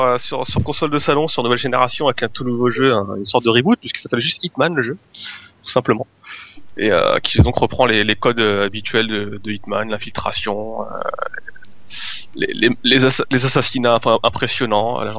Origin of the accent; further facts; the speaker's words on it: France; vu qu'on est français, on pourra jouer dans Paris